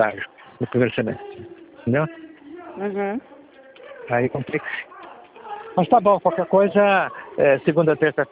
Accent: Paraná, Brazil; Do Paraná

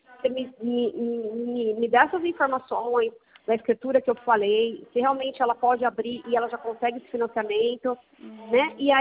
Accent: Birigui, São Paulo, Brazil; Eu sou de Birigui.

